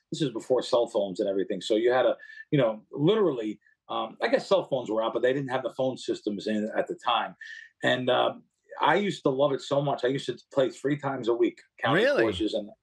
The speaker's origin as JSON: {"language": "English", "region": "New York", "country": "United States", "tie": "born or raised there", "said": "I, you know, you always want to think that I grew up in New York around my mother's family, and then I met a lot of people, Italians and Jewish and money guys and Greeks."}